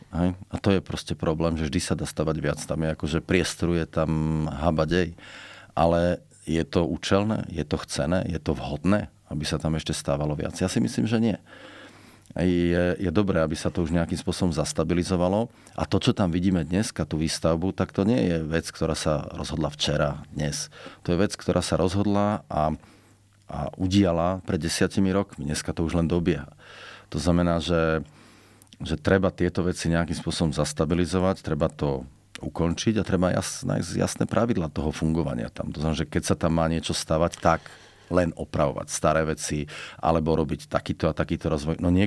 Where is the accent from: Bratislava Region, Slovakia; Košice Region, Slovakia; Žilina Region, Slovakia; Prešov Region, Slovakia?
Prešov Region, Slovakia; High Tatras; Ja vravím, vyrastal som vo Vysokých a priženil som sa do nízkych